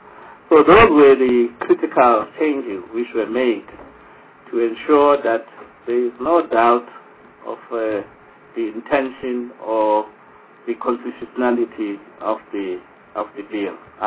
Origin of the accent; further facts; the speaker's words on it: South Africa; As South African, as a young democracy, we have not reached an agreement what is our national interest. It's something we're still engaging and debating as South Africans